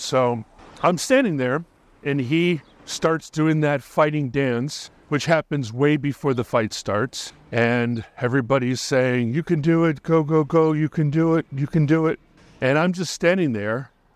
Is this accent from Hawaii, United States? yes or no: yes; Hawaii, United States; So I grew up in Hawaii, and I was kind of a chubby white kid. And in Hawaii, we're called Haoles.